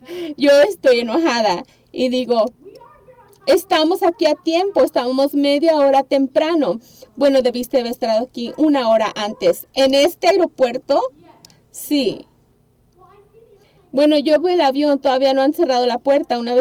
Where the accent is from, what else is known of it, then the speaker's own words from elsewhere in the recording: California, United States; yo soy de California, ¿cómo no voy a sacar mi licencia de California?